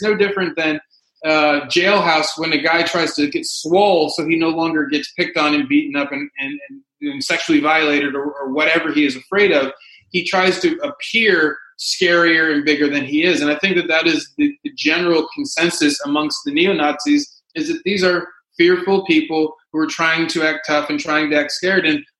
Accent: the South, United States; and I knew that because I grew up in the South. I've been around a lot of bigots.

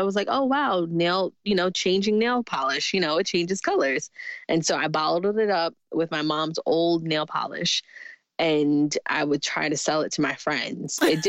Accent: New York City, New York, United States; And outside of my house in Queens, New York, I grew up in Jamaica, Queens, New York, and we had this bush of berries.

